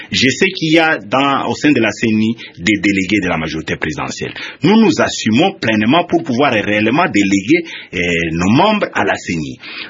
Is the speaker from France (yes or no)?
no; DR Congo; surtout chez nous, à RDC.